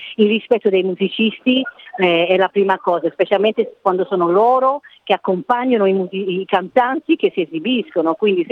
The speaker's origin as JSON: {"language": "Italian", "country": "Australia", "tie": "born or raised there", "said": "ascoltavo quando ero piccola lì in Australia con la mia famiglia"}